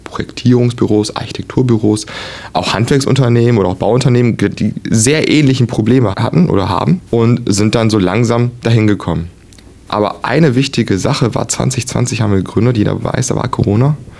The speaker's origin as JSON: {"language": "German", "town": "Ahaus", "region": "North Rhine-Westphalia", "country": "Germany", "said": "Ja, ich komme aus Ahaus, aus Wöhlen, um genau zu sein."}